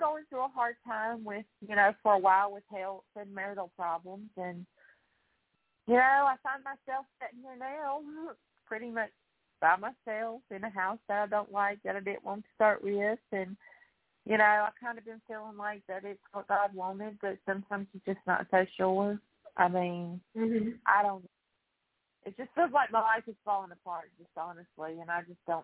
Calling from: Arkansas, United States; Arkansas.

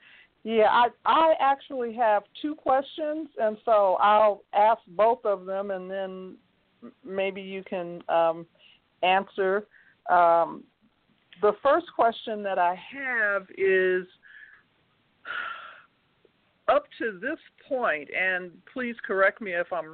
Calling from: Denver, Colorado, United States; I am calling from Denver, Colorado.

